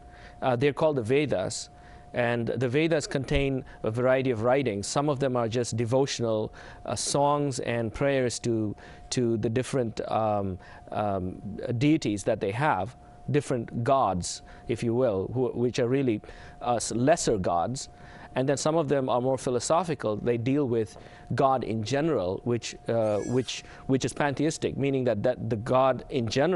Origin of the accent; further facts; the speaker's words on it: India; I grew up in India among Hindus and learned about Hinduism just by watching and growing up with friends and also in class. And I grew up as a Christian